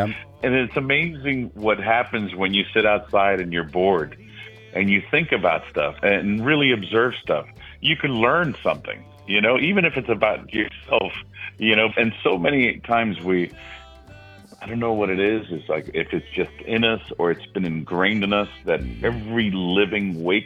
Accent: Miami, Florida, United States; I grew up in Miami, so we would go to Cape Canaveral, Cape Kennedy.

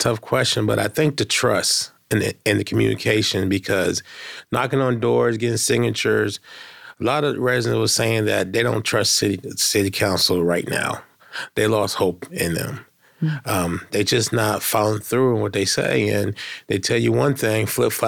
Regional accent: Elyria, Ohio, United States; now in Cincinnati, United States; I'm not from Cincinnati. I've been here for 6 years. I'm from a town called Elyria, Ohio. It's about 20 minutes from Cleveland, Northeast Ohio.

